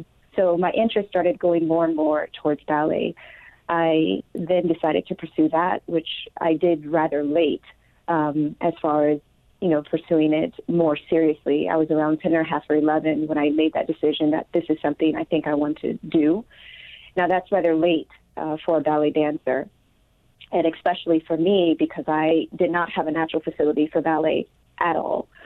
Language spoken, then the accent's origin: English; Rochester, New York, United States; Well, I grew up in the inner city of Rochester